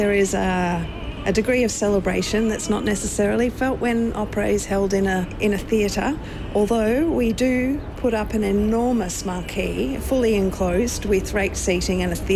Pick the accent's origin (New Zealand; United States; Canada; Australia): Australia; Well, being Australian from what I'd call just a normal suburban childhood, I had nothing to do with opera.